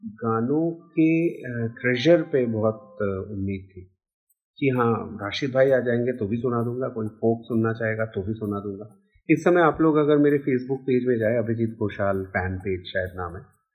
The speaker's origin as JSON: {"language": "Hindi", "town": "Allahabad", "region": "Uttar Pradesh", "country": "India", "said": "हम लोग इलाहाबाद के रहने वाले हैं मूलतः।"}